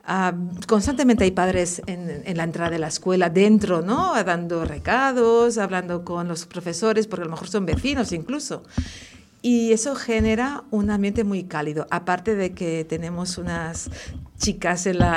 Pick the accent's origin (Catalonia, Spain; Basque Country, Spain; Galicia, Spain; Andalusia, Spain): Catalonia, Spain; Sant Adrià de Besòs; yo soy de San Adrián, uno de ellos, y es donde estudiamos. Entonces, las cosas de la vida pues me hicieron ir a vivir cerca de Ripollet, donde está otra de las escuelas.